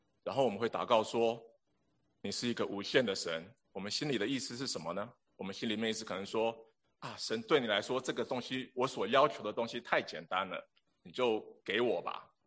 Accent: Singapore; 我大概从新加坡来的。在我们的环境里面呢，从我们从小生长的环境里面

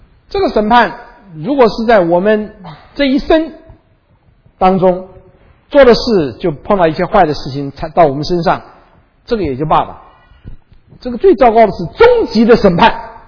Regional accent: China; 这个观念我们中国人一定有，我们中国人说善有善报，恶有恶报

